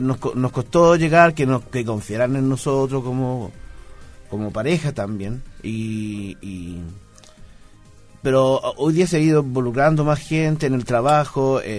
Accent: El Pinar, Santiago Metropolitan, Chile; Yo provengo de El Pinar, entonces El Pinar es una población donde la gran mayoría de la gente tiene este compromiso social.

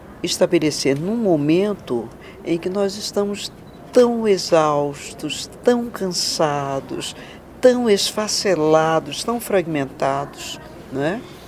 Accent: Salvador, Bahia, Brazil; Morei em São Paulo 30 anos. Fui professora aqui da Medicina Preventiva da USP, mas atualmente eu estou na Bahia, porque eu sou soteropolitana.

